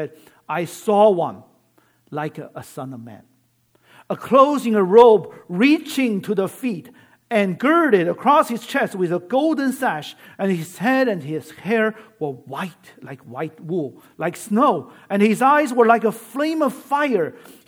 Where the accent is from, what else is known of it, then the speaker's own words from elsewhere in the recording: China; English is a second language; now in United States; sometimes when I came from China, you know, this martyr syndrome, it's pretty strong.